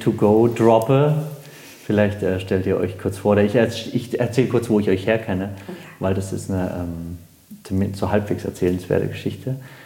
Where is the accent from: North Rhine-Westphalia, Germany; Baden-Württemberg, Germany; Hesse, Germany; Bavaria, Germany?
Baden-Württemberg, Germany; Ich bin aus Baden-Württemberg, ist einfach so.